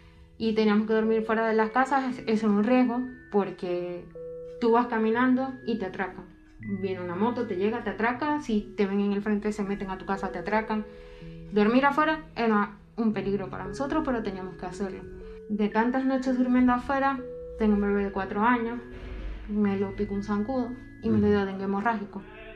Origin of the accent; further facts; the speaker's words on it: Venezuela; now in Mexico; Ya tengo 1 año y 5 meses acá en México. Soy venezolana. Nuestro motivo de salir de Venezuela es por la persecución política que existe allá.